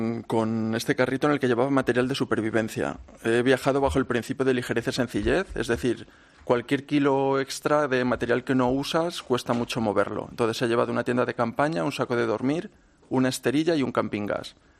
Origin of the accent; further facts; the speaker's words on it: Spain; Yo soy español